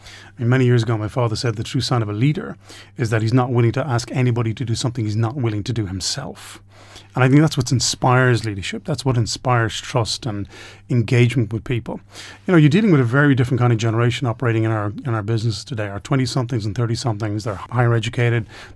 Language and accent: English; Ireland; being an Irishman